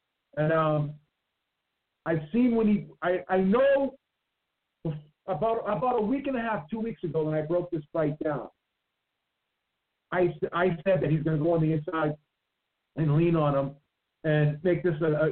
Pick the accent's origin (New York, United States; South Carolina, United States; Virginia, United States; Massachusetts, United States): Massachusetts, United States; accent: Boston; unveil. It's my accent. It's my Boston.